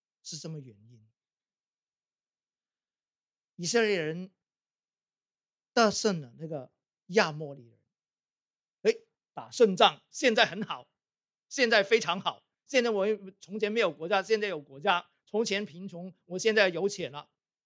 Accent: Guangdong, China; 我们广东人说买猪仔，卖猪仔

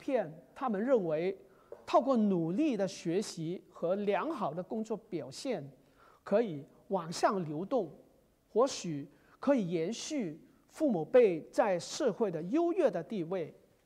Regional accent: Hong Kong; 从我的原居地，你知道我从香港来

